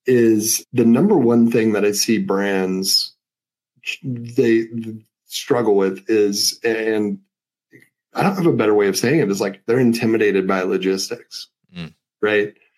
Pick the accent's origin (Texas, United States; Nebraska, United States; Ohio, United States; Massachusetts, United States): Nebraska, United States; I was like, you're going to think I'm insane. I'm from Nebraska and I know what you're doing.